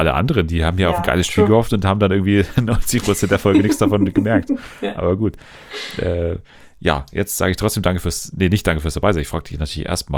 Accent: Munich, Bavaria, Germany; ich komme doch aus München

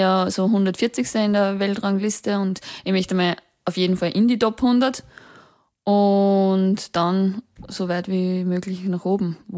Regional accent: Weiher, Upper Austria, Austria; also born or lived in Linz; now in Vienna, Austria; Ich komme aus Weiher, Oberösterreich. Mhm. Und habe deswegen in Linz gewohnt, weil ich eben dort trainiert habe. Und jetzt habe ich mein sportliches Umfeld geändert und bin jetzt nach Wien gezogen

